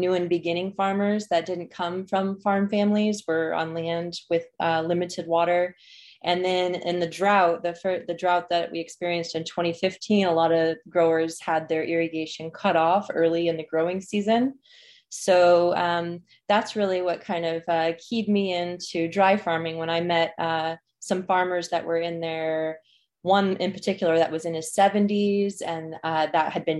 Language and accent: English; Indianapolis, Indiana, United States; moved away as an adult; Yeah, I'm from Indiana or the suburbs of Indianapolis originally. And I moved out to Oregon initially for grad school back in 2007.